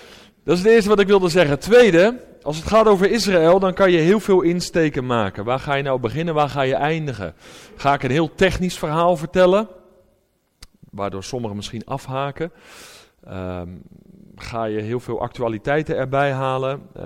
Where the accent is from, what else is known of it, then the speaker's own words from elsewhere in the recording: Alblasserdam, South Holland, Netherlands; Ik zei dat al, ik kom uit Alblasserdam. Dat is bij Dordrecht, voor zover u dat nog niet wist.